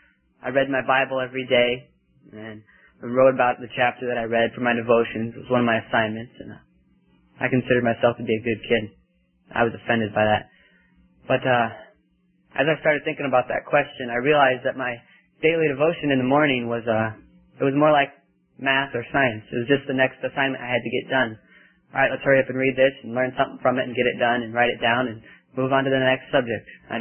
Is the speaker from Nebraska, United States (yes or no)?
yes; Omaha, Nebraska, United States; I'm from Omaha, Nebraska. I'm 19 years old, and I actually come from a divorced home.